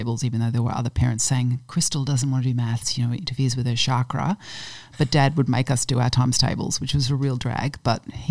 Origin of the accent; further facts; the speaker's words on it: Brisbane, Queensland, Australia; born there; Well, I was born in Brisbane.